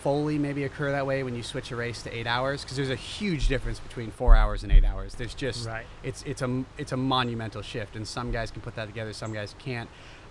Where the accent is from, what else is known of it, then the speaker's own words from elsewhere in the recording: Miami, Florida, United States; I grew up in Miami, Florida, and I've always loved the heat, humidity.